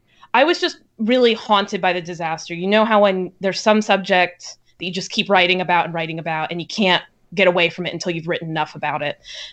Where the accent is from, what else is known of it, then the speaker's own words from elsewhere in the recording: Higashimatsushima, Miyagi, Japan; I will start with a poem called Things to Do in My Hometown. Higashima Tsushima.